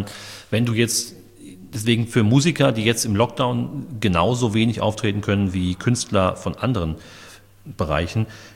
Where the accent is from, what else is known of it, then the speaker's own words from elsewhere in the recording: Dortmund, North Rhine-Westphalia, Germany; ich komme aus Dortmund.